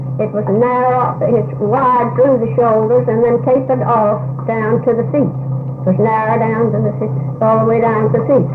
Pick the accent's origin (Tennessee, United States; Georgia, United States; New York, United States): Tennessee, United States; Rappahannock; born there; I was born in Rappahannock, Tennessee.